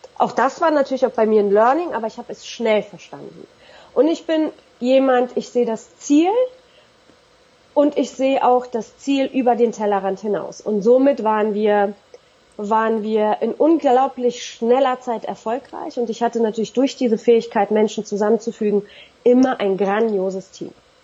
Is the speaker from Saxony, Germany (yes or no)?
no; Berlin, Germany; Zusätzlich bin ich in Berlin-Neukölln groß geworden, in einem Brennbezirk in Berlin.